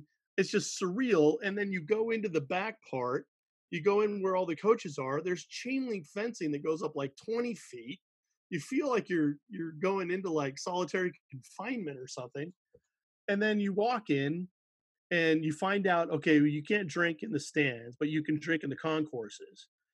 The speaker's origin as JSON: {"language": "English", "country": "United States", "said": "And I'm like, you know, I'm an American sports journalist."}